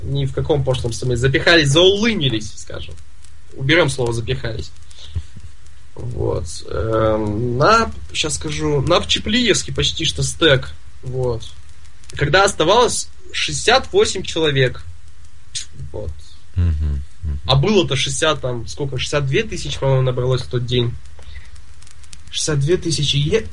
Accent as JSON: {"language": "Russian", "town": "Nizhny Tagil", "region": "Sverdlovsk Oblast", "country": "Russia", "said": "Я из Тагила, живу там официально. Как бы здесь, но... Так, где я живу там? В Тагиле я живу, здесь я учусь"}